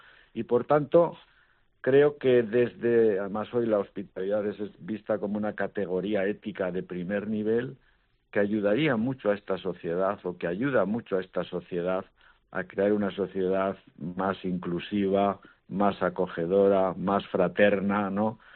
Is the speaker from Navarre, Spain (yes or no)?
yes; Fustiñana, Navarre, Spain; also born or lived in Rome; Yo soy muy navarro y muy de Fustiñana